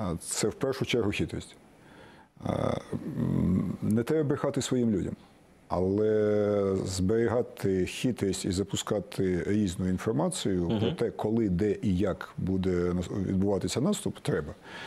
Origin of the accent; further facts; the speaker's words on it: Rivne Oblast, Ukraine; born there; Як уродженець Рівненської області, зразу скажу